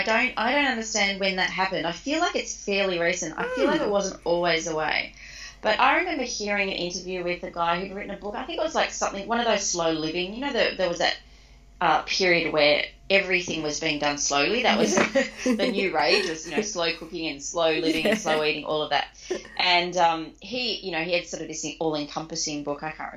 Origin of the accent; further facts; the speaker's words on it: Australia; a white woman growing up in Australia